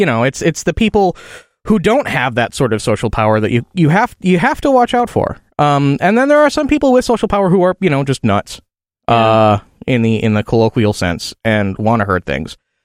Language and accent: English; Illinois, United States; I'm not Irish. I'm from Illinois. I'm Illinoisan.